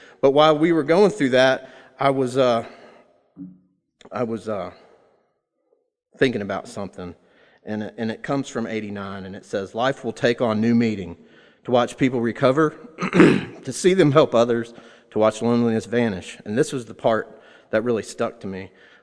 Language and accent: English; Orlando, Florida, United States; born there; I was born in Orlando, Florida, 1973. I was adopted.